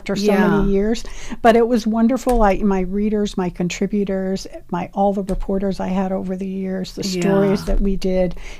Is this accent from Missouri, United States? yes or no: no; Scituate, Massachusetts, United States; I'm from Massachusetts. So it's kind of funny because I've been back in Massachusetts since 1987. Okay. So for many years, I've been here. Yeah. But what happened was I grew up in Scituate on Gannett Road